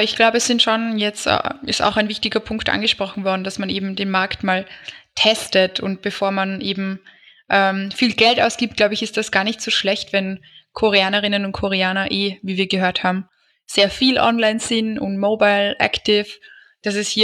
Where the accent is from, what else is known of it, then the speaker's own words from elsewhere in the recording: Austria; Weil bei uns in Österreich ist es immer so